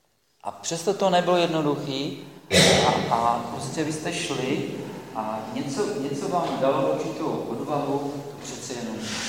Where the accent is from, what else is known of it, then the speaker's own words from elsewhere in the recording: Nymburk, Central Bohemian Region, Czechia; jsem z Nymburka, už jsem tady jednou byl, asi už trošku mě znáte.